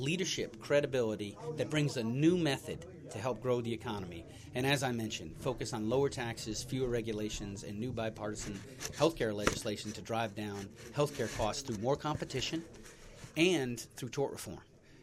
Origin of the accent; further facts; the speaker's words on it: United States; I've been in the Army last 24. I grew up in Columbia County.